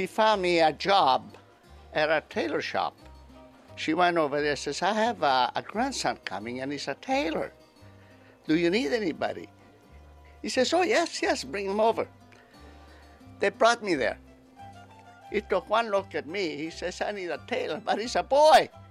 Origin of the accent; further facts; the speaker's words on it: Italy; moved away; You know, we come from Italy with nothing.